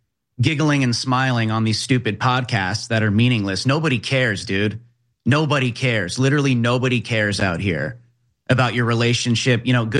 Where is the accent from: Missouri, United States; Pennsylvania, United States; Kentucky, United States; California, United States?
California, United States; I'm from California, so I can identify this immediately.